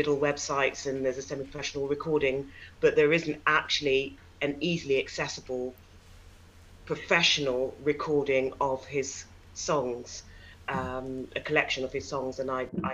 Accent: London, United Kingdom; born there; now in Yorkshire, United Kingdom; I'm a British opera singer, born in London and now living in Yorkshire.

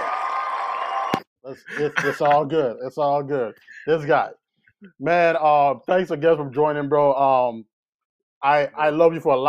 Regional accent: U.S. Virgin Islands; now in Maryland, United States; I moved to Maryland from the Virgin Islands in 2009.

